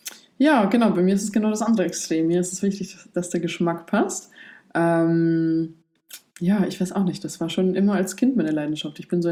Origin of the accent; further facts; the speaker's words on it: Poland; born there; Ich komme gebürtig aus Polen, ich reise jetzt seit 2 Jahren